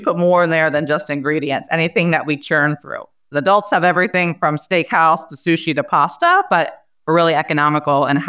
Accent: Maryland, United States; founder and CEO of Taste Buds Kitchen. So I started it 17 and a half years ago. I grew up in Maryland. I'm one of 23 first cousins.

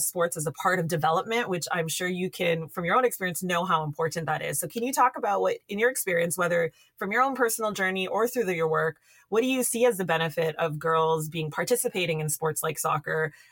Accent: Scarborough, Ontario, Canada; I grew up in Scarborough, so I very much understand this idea of underserved communities.

